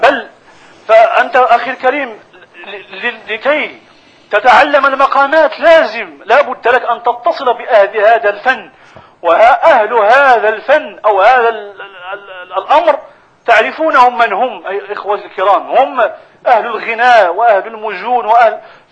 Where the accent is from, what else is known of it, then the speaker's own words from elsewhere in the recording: Morocco; بلادنا المغرب